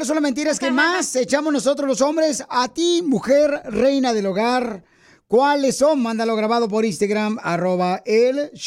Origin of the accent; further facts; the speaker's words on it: Guadalajara, Jalisco, Mexico; now in Utah, United States; Porque acá venimos de Guadalajara, a Utah, Estados Unidos, a triunfar.